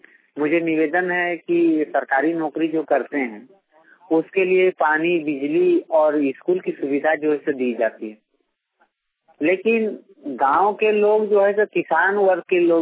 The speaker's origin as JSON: {"language": "Hindi", "region": "Jharkhand", "country": "India", "said": "ग्राम खेराबड़ा पंचायत चेता प्रखंड उत्तरांचल जिला धनबाद का निवासी हूँ।"}